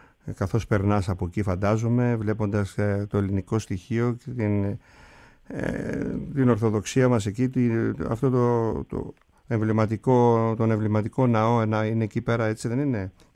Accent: Kasos, South Aegean, Greece; Είχε έρθει και στην Κάσο αυτό το νησί μου

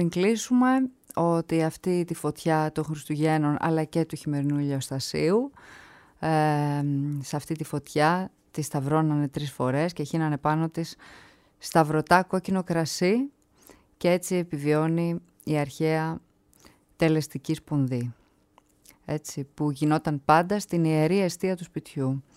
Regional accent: Trikala, Thessaly, Greece; έτσι όπως τραγουδιέται στον τόπο μας, στον τόπο μου, τα Τρίκαλα.

